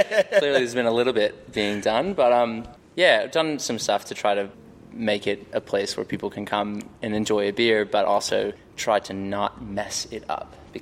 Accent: Texas, United States; moved away; No, so I'm originally from Texas, which is why my accent's really, really messed up.

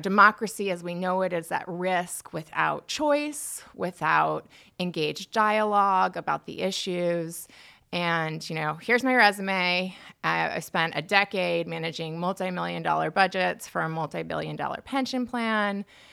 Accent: St. Louis, Missouri, United States; I'm from St. Louis, Missouri, but I've definitely grown up almost like an Army brat. My father worked for McDonnell Douglas. We traveled all over the country.

